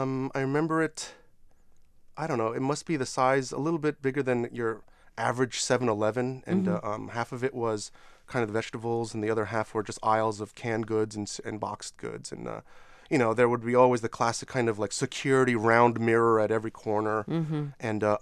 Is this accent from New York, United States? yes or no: yes; New York, United States; born there; I was born in New York and my parents were born in Korea, and they came here during the 70s.